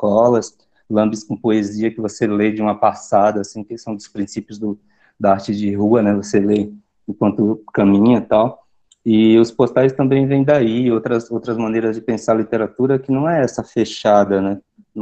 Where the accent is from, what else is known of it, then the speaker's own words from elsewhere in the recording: Acajutiba, Bahia, Brazil; nas escolas rurais de onde eu venho, que é de Acajutiva, mas né, no caso nas periferias de Acajutiva